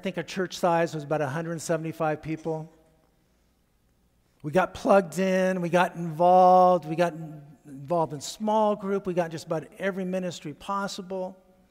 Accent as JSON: {"language": "English", "town": "Chandler", "region": "Arizona", "country": "United States", "said": "told him about we're from Chandler and love to get together with you."}